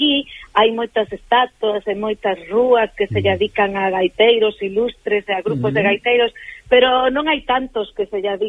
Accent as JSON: {"language": "Galician", "town": "Vigo", "region": "Galicia", "country": "Spain", "said": "somos aquí de Bembrive, somos de Vigo, dunha parroquia que das aforas de Vigo."}